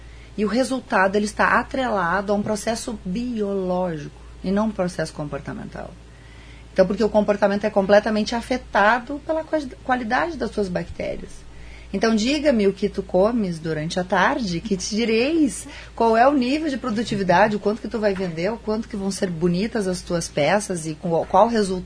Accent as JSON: {"language": "Portuguese", "region": "Rio Grande do Sul", "country": "Brazil", "said": "Venho lá do Rio Grande do Sul"}